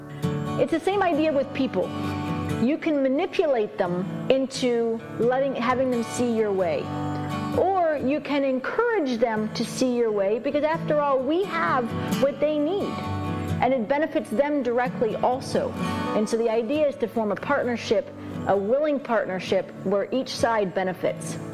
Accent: Haiti; I grew up in Haiti, where my family lived with the people in order to form a connection with them.

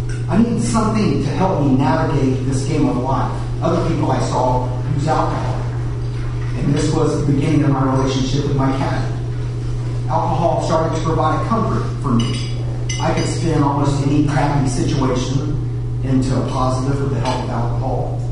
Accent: Galveston, Texas, United States; now in Cypress, United States; I live in Cyprus. I grew up in Galveston, like I mentioned.

